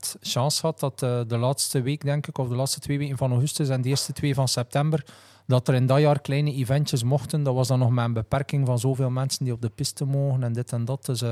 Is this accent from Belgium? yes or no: yes; Menen, Flanders, Belgium; born there; in Menen, in mijn geboortestad, in de stad waar ik woon.